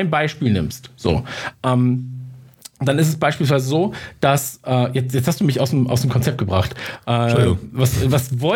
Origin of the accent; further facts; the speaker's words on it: Munich, Bavaria, Germany; ich komme aus München zumindest.